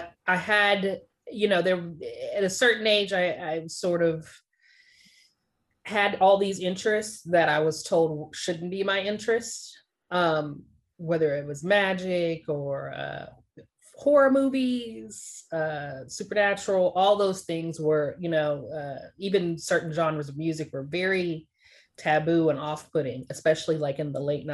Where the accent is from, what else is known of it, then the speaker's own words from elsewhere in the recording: Texas, United States; now in Los Angeles, United States; I just spent a lot of time in evangelical school growing up in South Texas